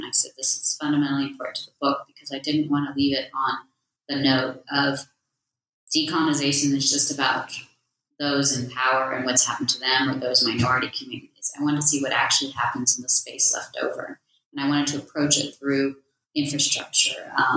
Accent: United States; My parents were immigrants to America. I grew up in the States. I am diasporic to South Africa and I'm still struggling with that.

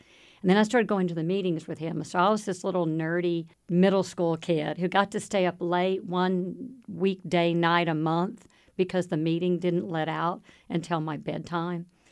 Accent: Waco, Texas, United States; I am a third generation Wacoan. I grew up in the Midway School District back when it was rural.

